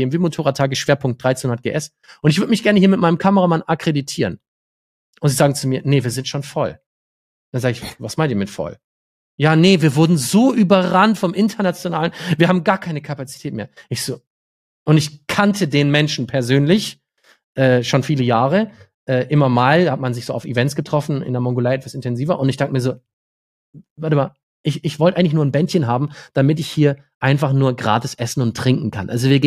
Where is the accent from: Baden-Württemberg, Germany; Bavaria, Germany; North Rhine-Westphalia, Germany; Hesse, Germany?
Bavaria, Germany; Munich; Ich komme aus München